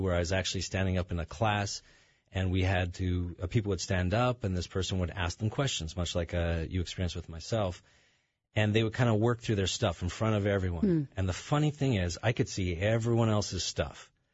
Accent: Canada; now in United States

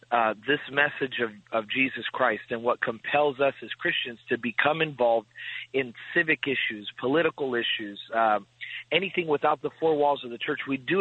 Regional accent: Chicago, Illinois, United States; I was born and raised in Chicago.

